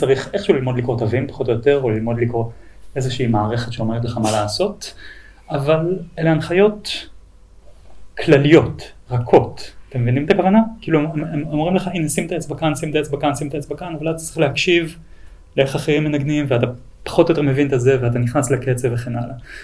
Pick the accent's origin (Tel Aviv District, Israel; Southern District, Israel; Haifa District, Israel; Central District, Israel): Haifa District, Israel; Krayot; כשהייתי ילד, גדלתי בקריות, וגדלתי בקריות בשנות 90.